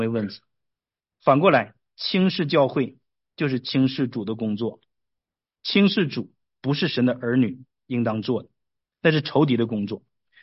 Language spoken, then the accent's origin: Chinese; Harbin, Heilongjiang, China; now in United States; 我来到美国之后，我对我的家乡哈尔滨，我对我的家乡就更感兴趣啊，因为我在家住的时候 我并没有想法好好去了解它